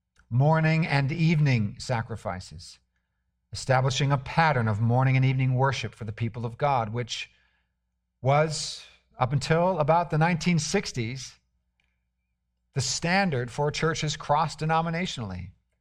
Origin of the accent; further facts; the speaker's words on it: California, United States; You know, growing up in Northern California, we used to say that you can just throw seeds of rose bushes out onto the soil and weeks later there'll be beautiful rose bushes that have grown up.